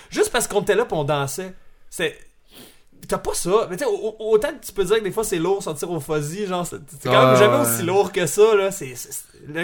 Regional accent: Montreal, Quebec, Canada; Nous on est Montréalais

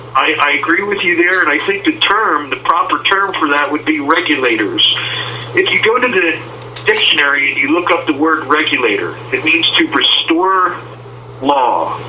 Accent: Williamstown, New Jersey, United States; I'm from Williamstown originally, halfway between Atlantic City and Philadelphia.

